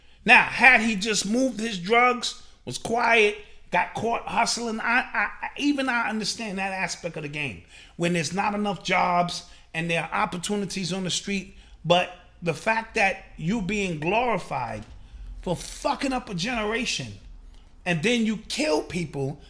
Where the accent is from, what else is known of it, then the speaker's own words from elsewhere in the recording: New York City, New York, United States; that was the era in which I grew up in New York City